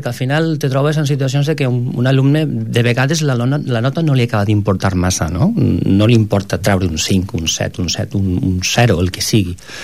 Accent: Valencian Community, Spain; now in Catalonia, Spain; Jo, com a valencià que soc, pues vaig intentar començar més el tema de la música instrumental.

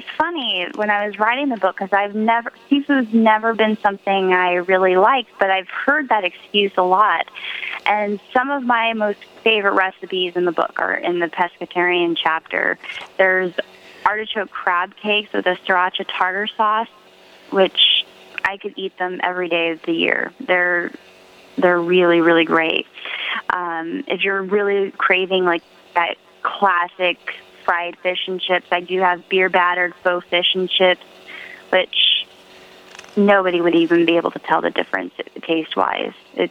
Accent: the South, United States; I'm from the South. I can't go vegan. I'm from the South. We don't do vegan in the South.

